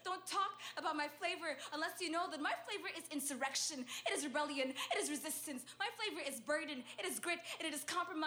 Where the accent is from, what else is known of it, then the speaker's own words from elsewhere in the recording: Sudan; I'm like, "Yeah, I'm from Sudan. Why?"